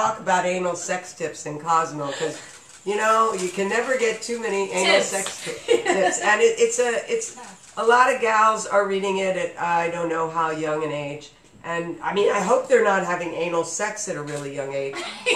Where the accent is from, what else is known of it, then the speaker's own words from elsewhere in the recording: Philadelphia, Pennsylvania, United States; We're going to go to Philly, my hometown, where I first learned about love.